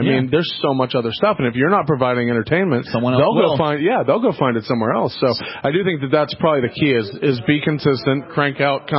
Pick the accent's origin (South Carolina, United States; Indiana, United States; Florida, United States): Florida, United States; now in Los Angeles, United States; I'm actually from Florida.